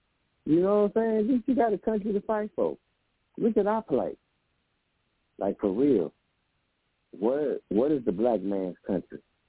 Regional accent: United States; Yes, I'm an American as a black person.

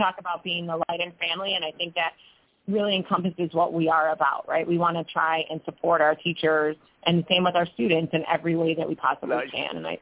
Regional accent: Chicago, Illinois, United States; You know, I'm lucky I'm from the area. I grew up in Chicago. My family is here

